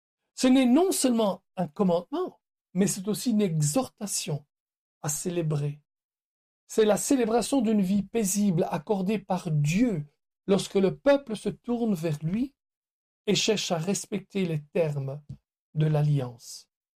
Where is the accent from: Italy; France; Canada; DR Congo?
Italy; French is a second language; Bon, je suis italien, je peux le dire.